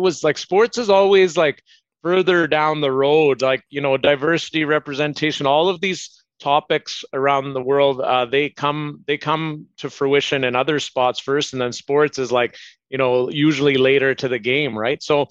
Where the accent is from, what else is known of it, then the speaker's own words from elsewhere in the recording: Alberta, Canada; I grew up in Alberta during the heyday of the Edmonton Oilers